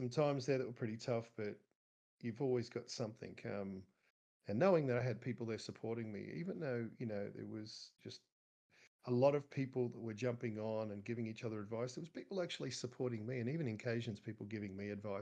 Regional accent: Queensland, Australia; And I came from Queensland down to where I've based my game, which is kind of irony.

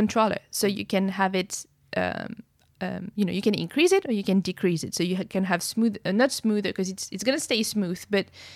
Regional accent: Strasbourg, Grand Est, France; I come from Strasbourg, so.

